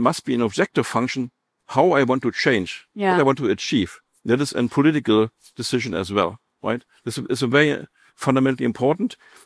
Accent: Berlin, Germany; My favorite city is still Berlin, my hometown. I love it.

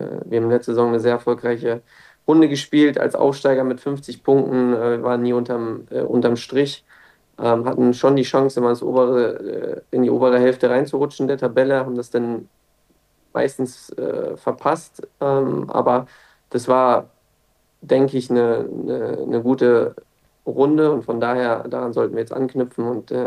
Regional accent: Hamburg, Germany; wir kommen beide aus Hamburg

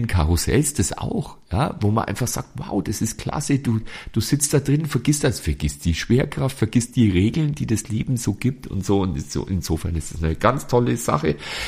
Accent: Bavaria, Germany; das ist bei uns in Bayern ist das, sind es diese Volksfeste.

